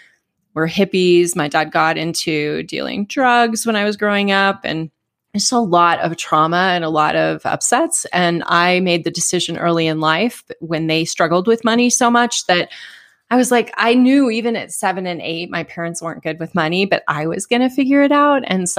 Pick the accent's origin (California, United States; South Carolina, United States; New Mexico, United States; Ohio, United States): California, United States; Oakland; born there; from, I was born in Oakland, California, and had eventually, not right away, but by the early 70s, my parents became hippies in the Bay Area.